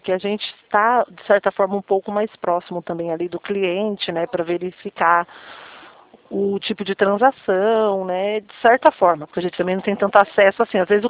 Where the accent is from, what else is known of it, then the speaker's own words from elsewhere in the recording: Carapicuíba, São Paulo, Brazil; De Carapicuíba, São Paulo.